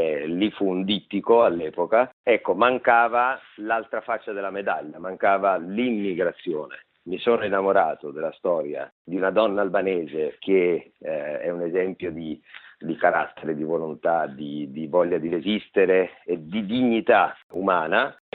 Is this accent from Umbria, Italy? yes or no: no; Apulia, Italy; accent: Salentino dialect; avendo cominciato con il mio dialetto, il dialetto salentino